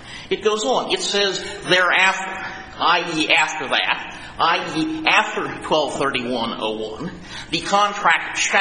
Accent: St. Louis, Missouri, United States; I'm from St. Louis, Missouri. I'm told I have an accent, although I would vigorously deny that.

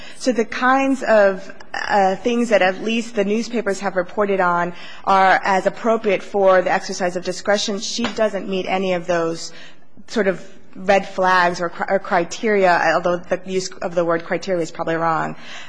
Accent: New Jersey, United States; I'm from New Jersey originally

